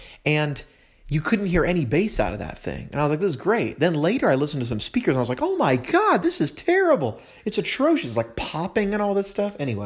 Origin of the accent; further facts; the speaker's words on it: California, United States; I'm from California originally, so we had reservoirs.